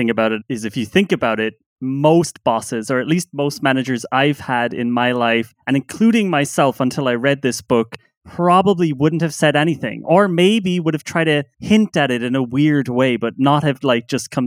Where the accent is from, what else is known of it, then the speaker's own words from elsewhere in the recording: Ireland; That's hard for me to say as an Irish person.